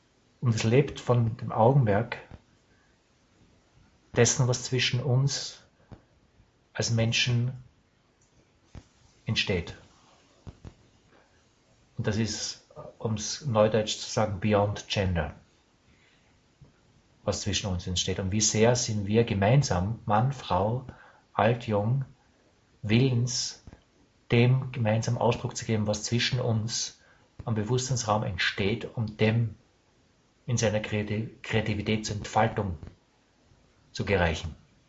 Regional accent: Austria; Ich bin auch Österreicher, ich bin auch Mann

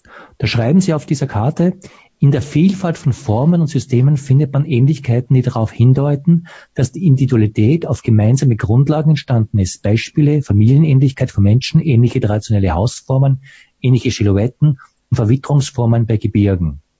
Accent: Austria; ich bin ja auch in Österreich aufgewachsen.

